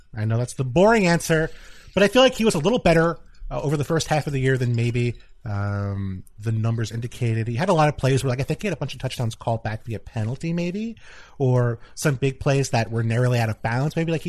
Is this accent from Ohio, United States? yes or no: no; New York City, New York, United States; I grew up in Queens, New York City.